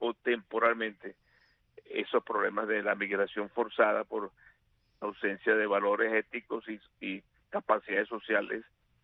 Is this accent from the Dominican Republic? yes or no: no; Venezuela; un país que pierde la identidad de origen, como en este caso como venezolanos